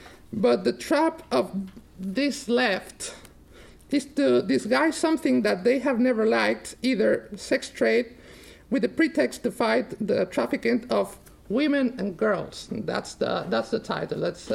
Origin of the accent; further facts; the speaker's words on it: Mexico; For us, the Latin Americans, I'm original from Mexico.